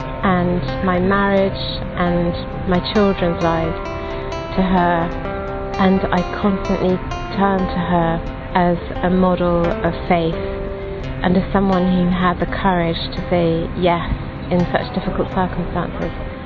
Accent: Yorkshire and the Humber, United Kingdom; I'm from England, from Yorkshire.

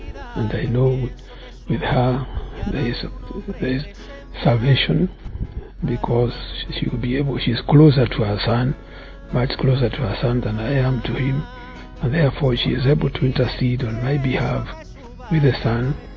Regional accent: Nairobi, Kenya; I'm from Kenya, in Nairobi.

